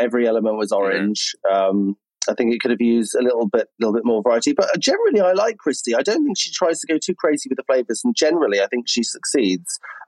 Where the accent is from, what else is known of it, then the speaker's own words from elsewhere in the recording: United Kingdom; We're British, darling.